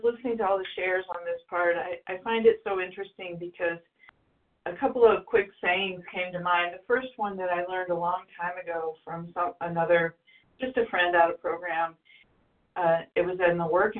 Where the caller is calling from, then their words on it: Arizona, United States; Hi there. … I am calling from Arizona